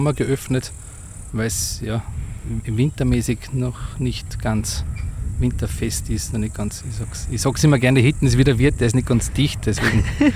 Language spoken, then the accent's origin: German; Tyrol, Austria; born there; bin eigentlich ein gebürtiger Osttiroler, der was schön langsam wieder auf seine Geburtshöhe zurückschreitet.